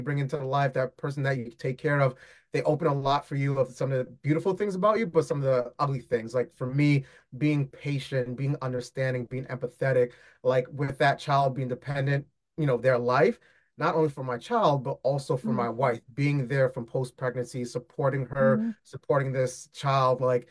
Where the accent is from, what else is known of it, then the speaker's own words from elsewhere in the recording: New York City, New York, United States; born and raised in New York City. My family originally from Haiti.